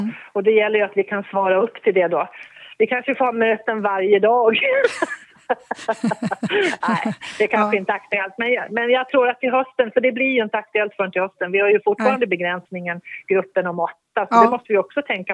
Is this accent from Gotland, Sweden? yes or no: yes; Gotland, Sweden; accent: Gotland; Där kommer min gotländska fram lite också.